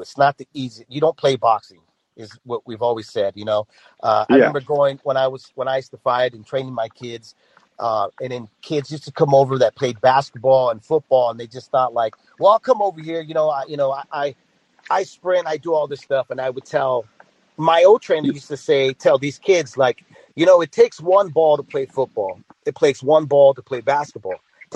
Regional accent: California, United States; I grew up in the Bay Area, but I live here in the Valley now.

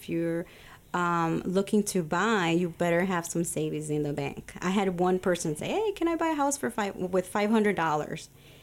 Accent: Chicago, Illinois, United States; Yeah, born and raised in Chicago. I grew up in Logan Square.

